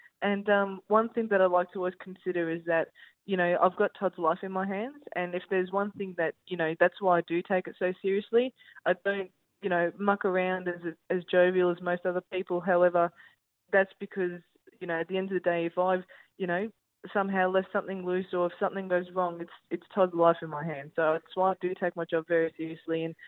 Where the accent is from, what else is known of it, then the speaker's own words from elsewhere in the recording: Victoria, Australia; because I'm actually from Victoria.